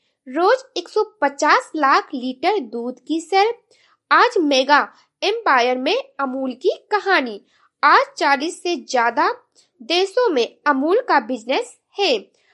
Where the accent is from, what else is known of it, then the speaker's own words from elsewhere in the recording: Gonda, Uttar Pradesh, India; और मैं गोंडा जिले से हूँ।